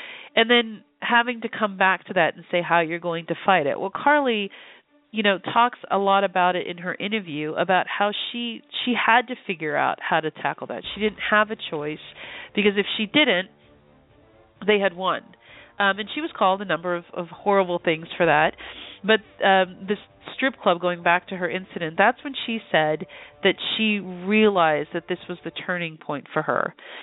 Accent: California, United States; especially growing up in the Bay Area

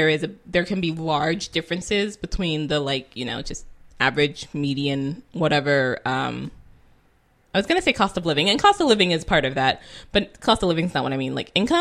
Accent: California, United States; I love California, and I get it's an interesting state, and I'm from Northern California, and I've definitely can see differences between Northern and Southern California.

